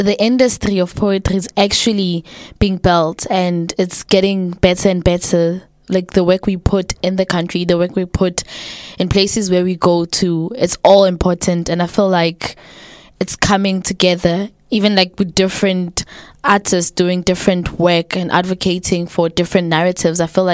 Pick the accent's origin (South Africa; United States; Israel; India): South Africa; I'm from South Africa, just as Amr said. We are all from South Africa.